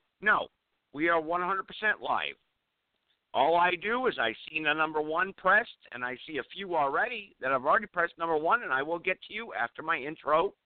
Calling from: Greensboro, North Carolina, United States; broadcasting live at 6:05 p.m. on the East Coast. I'm broadcasting from Greensboro, North Carolina.

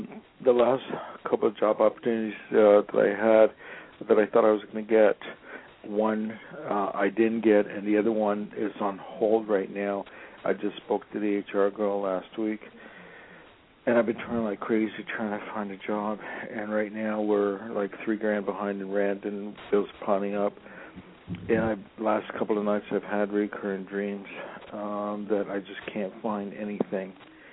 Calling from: Los Angeles, California, United States; I'm calling from Los Angeles.

